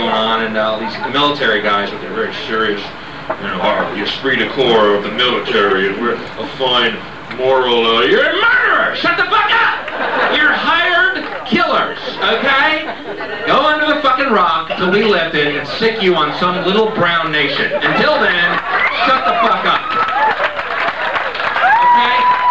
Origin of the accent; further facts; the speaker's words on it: Texas, United States; Because everyone, first of all, I'm from Texas, so everyone in Australia, first of all, thinks you're a goofball, right?